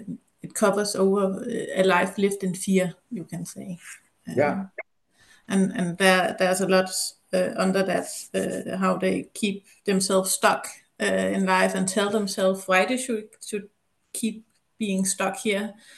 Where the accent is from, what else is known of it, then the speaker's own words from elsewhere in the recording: Denmark; Yes. I'm also from Denmark.